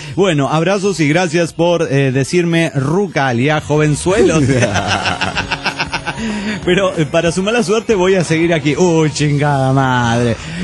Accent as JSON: {"language": "Spanish", "town": "Morelia", "region": "Michoacán", "country": "Mexico", "said": "de Morelia, Michoacán, México."}